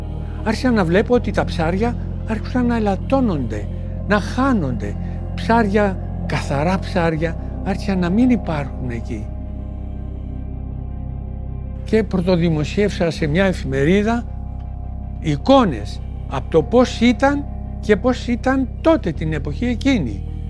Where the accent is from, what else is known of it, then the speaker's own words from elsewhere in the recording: Nea Smyrni, Attica, Greece; Μεγάλωσα στη Νέα Σμύρνη. Από εκεί έβλεπα τη θάλασσα